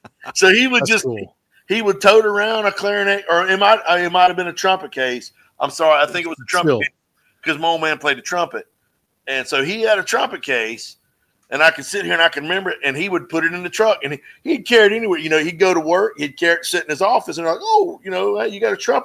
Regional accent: North Carolina, United States; I'm from, you know, when people look at me, I'm like, I'm from North Carolina.

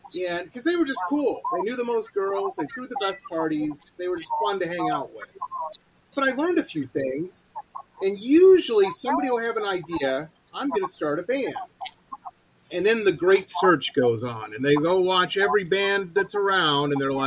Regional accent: Detroit, Michigan, United States; I grew up in Detroit, and I try to tell people

